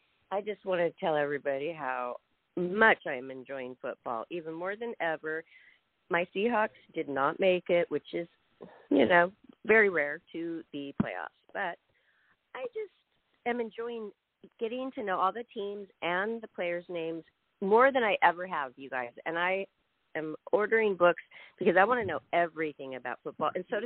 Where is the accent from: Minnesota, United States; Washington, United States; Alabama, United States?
Washington, United States; which I know … loves because we're both from Washington